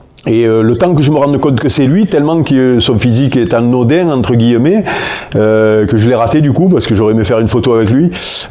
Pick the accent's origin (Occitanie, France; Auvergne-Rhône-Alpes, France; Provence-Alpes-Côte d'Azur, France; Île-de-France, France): Provence-Alpes-Côte d'Azur, France; Alors moi, je suis originaire du Vaucluse